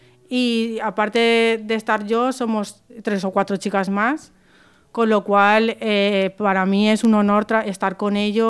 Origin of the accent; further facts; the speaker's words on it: Valencia, Valencian Community, Spain; born there; mi madre era de un pueblo de Andalucía, de Jaén. Yo nací aquí en Valencia